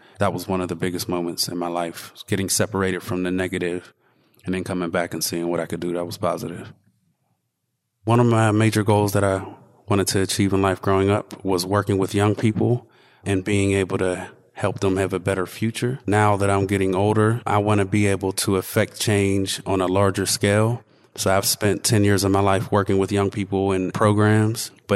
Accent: Wilkinsburg, Pennsylvania, United States; I grew up right here in Wilkinsburg on North Avenue, right behind the high school, and I lived here till I was about 15.

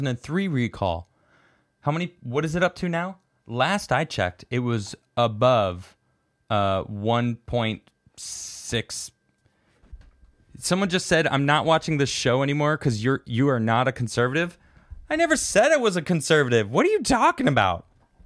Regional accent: United States; I'm realistic, okay? I'm American.

